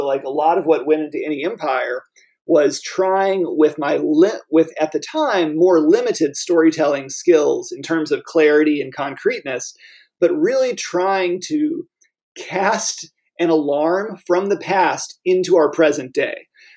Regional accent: the South, United States; And a lot of it was being a Southerner, really settling in here in the lower Midwest

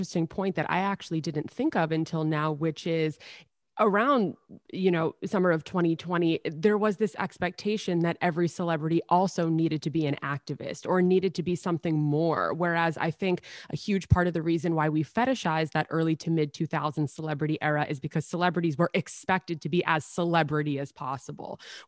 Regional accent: New York City, New York, United States; maybe it's because of my age, maybe it's because of growing up in New York City.

